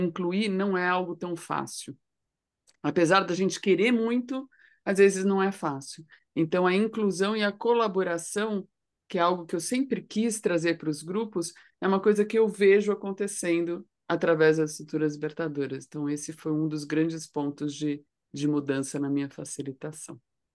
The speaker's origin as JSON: {"language": "Portuguese", "country": "Brazil", "accent": "Brazilian Portuguese", "said": "E espero que meu português do Brasil traga aí um"}